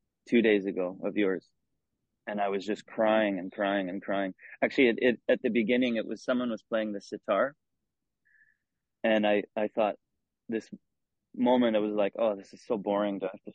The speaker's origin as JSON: {"language": "English", "country": "Canada", "also_born_or_lived": "United States", "said": "I'm from Canada. I lived a lot in the States too. My dad's an American citizen. So I have a green card."}